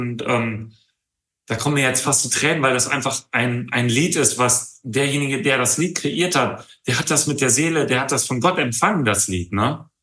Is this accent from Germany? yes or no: yes; Tecklenburg, North Rhine-Westphalia, Germany; born there; in Tecklenburg, da wo ich geboren bin, in der Nähe, vielleicht wenn ihr da mal hinfahren wollt, da sind nur Fachwerkhäuser, eine ganz, ganz, ganz, ganz tolle Stadt im Kreis Steinfurt.